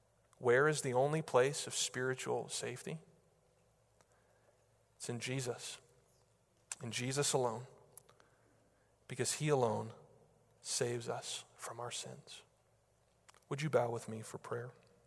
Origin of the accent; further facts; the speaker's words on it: New Hampshire, United States; now in Denver, United States; I'm from New Hampshire. I live in Denver. I don't know how to pronounce Wyoming names, okay?